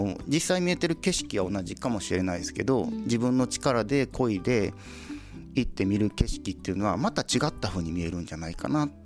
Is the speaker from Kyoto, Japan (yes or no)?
yes; Maizuru, Kyoto, Japan; 僕自身が、あまり舞鶴で生まれ育ったにもかかわらず